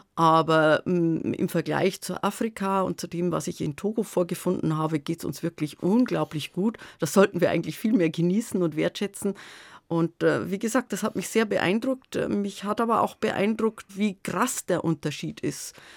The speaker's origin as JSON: {"language": "German", "region": "Bavaria", "country": "Germany", "tie": "born or raised there", "said": "Ich bin im Bayerischen Wald aufgewachsen und habe dort meine Schulzeit erlebt, bin in Cham in der Oberpfalz im Gymnasium gewesen, weil es damals in Fichtach, wo ich eigentlich lebte, noch kein Gymnasium gab."}